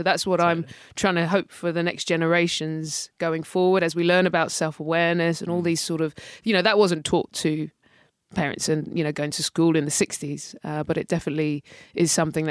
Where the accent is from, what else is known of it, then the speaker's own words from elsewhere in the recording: London, United Kingdom; well, I grew up near Loughborough Junction, you've got Mike's Field Estate and stuff like that.